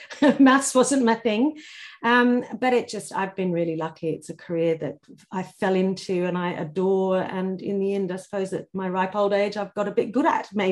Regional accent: Australia; also born or lived in Italy; now in London, United Kingdom; I was born in Italy. I grew up in Australia, and I now live in London in the United Kingdom.

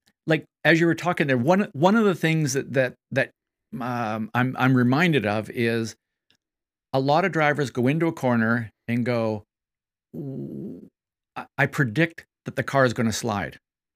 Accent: British Columbia, Canada; I got to see him in a Formula Atlantic car in 76 at my hometown track at Westwood.

